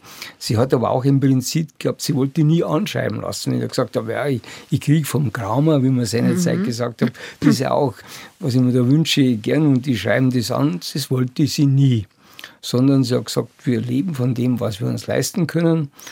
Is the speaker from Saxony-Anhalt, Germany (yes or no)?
no; Bavaria, Germany; now in Munich, Germany